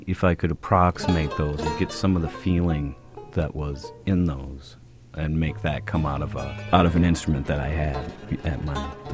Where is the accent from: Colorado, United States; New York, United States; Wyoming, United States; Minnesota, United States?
Minnesota, United States; St. Paul; Well, I grew up in St. Paul, Minnesota, and started playing in the mid-1970s and being interested in music that I heard.